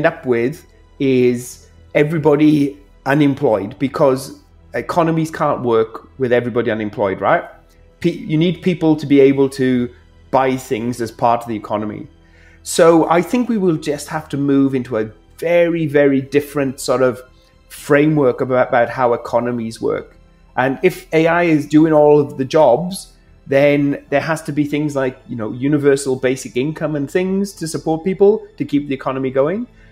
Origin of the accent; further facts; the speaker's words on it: Wales, United Kingdom; so that was filmed in my home country of Wales